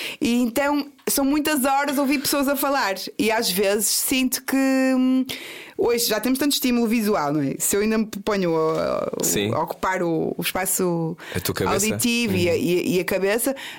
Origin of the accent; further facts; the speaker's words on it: Porto, Norte, Portugal; Além de que sou tripeira, então tenho aquela coisa de me expressar às vezes também de forma muito, muito genuína, até pondo umas vírgulas de vernáculo no meio.